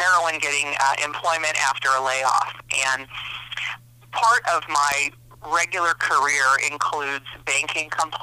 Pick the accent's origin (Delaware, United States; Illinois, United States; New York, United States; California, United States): California, United States; Catalina Island; also born or lived in Long Beach; now in Reno, United States; I was born in Southern California in Long Beach, but I grew up on Catalina Island and all the way through high school and then college years.